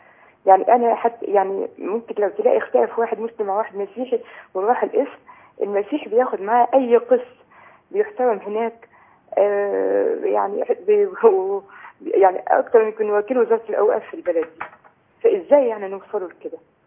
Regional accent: Asyut, Asyut Governorate, Egypt; إحنا من أسيوط، محافظة أسيوط،

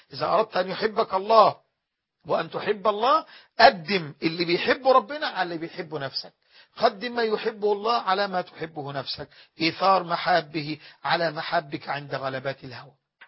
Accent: Egypt; وفي بلادنا مصر

